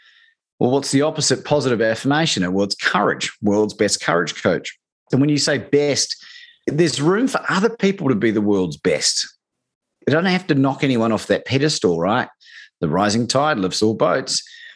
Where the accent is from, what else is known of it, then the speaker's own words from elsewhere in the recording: New Zealand; also born or lived in Australia; And growing up in New Zealand and Australia